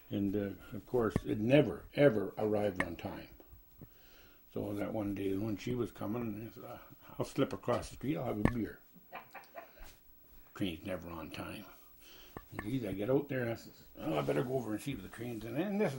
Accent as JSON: {"language": "English", "town": "Thunder Bay", "region": "Ontario", "country": "Canada", "tie": "born or raised there", "also_born_or_lived": "Gilbert Plains", "said": "And then we moved to Thunder Bay and right. Fort William at the time."}